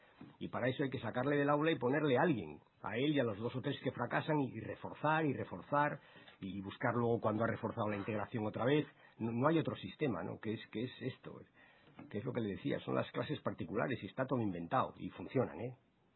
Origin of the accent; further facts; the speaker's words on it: Cantabria, Spain; lo comparas con mi tierra, con Cantabria